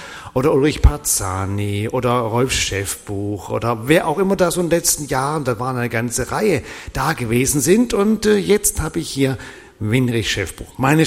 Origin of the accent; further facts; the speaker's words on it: Wuppertal, North Rhine-Westphalia, Germany; moved away; ich komme ja ursprünglich aus dem Norden, Wuppertal